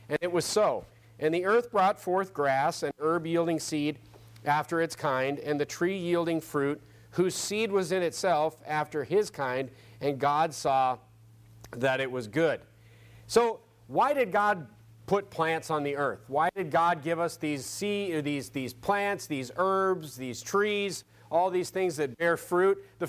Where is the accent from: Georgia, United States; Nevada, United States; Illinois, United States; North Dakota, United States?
North Dakota, United States; But growing up in North Dakota, fruit was kind of a rare thing.